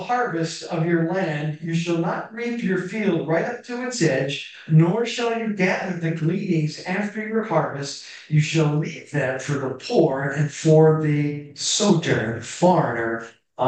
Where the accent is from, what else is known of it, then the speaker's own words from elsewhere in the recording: United States; I said, I'm from the United